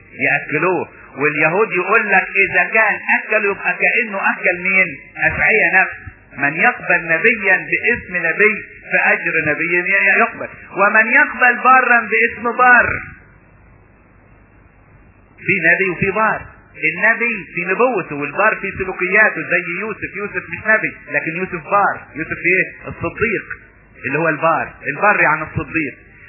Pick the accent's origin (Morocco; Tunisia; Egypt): Egypt; Upper Egypt; ولذلك حتى عندنا في الصعيد ده اللي بقوله يخبط على الباب ويقول لك على اسم المسيح.